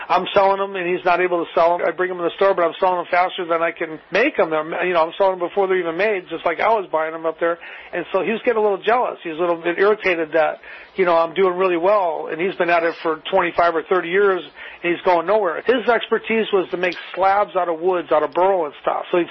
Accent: Chicago, Illinois, United States; a coin slot like I grew up with as a child growing up in Chicago.

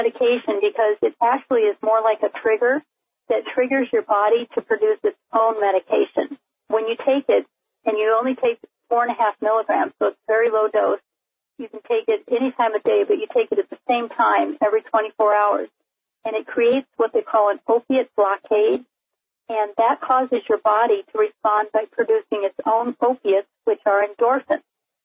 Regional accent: Texas, United States; also born or lived in Seattle; At that point, we just gave up on our life in Seattle, so we returned to my home state of Texas where my family was.

